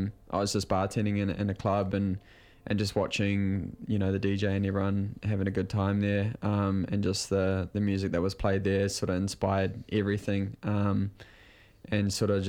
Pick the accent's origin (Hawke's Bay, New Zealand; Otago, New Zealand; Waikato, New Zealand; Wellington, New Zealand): Hawke's Bay, New Zealand; now in Auckland, New Zealand; Yeah, yeah, originally from Hawke's Bay and moved up to Auckland as the old parents get jobs and more opportunity up here, so they moved up when I was abou